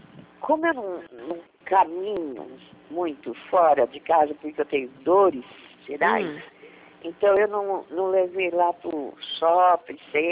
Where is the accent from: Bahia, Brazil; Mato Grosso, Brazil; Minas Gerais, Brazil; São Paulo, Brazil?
São Paulo, Brazil; Bauru; Não, eu sou de Bauru